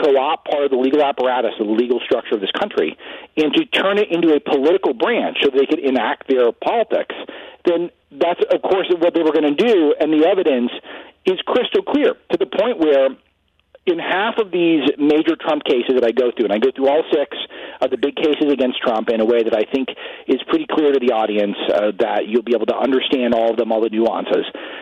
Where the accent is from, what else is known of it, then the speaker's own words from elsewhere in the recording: Los Angeles, California, United States; what I've come to understand growing up in Los Angeles, going to UC Berkeley